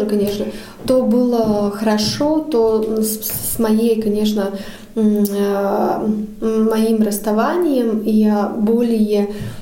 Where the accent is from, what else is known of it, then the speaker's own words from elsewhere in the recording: Bauska, Bauska Municipality, Latvia; now in Riga, Latvia; Я не из Риги, да, я из Бауска, да. Но в Риге уже 25 лет живу, больше, чем в Бауске. В Бауске 20. Прожила. Ну, 19, так где-то.